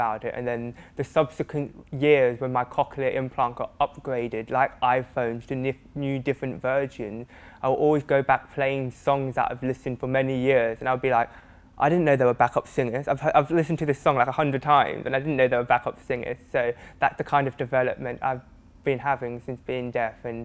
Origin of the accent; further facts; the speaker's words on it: Australia; also born or lived in New Zealand; now in United Kingdom; I always say to people that I'm born in New Zealand, I was raised in Australia and now I live here in the UK.